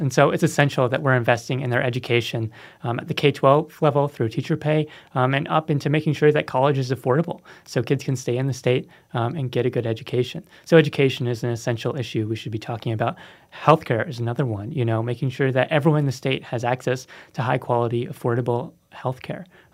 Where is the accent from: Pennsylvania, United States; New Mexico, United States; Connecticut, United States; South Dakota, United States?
South Dakota, United States; Aberdeen; So I grew up mainly in Aberdeen and graduated from high school in Beresford, South Dakota.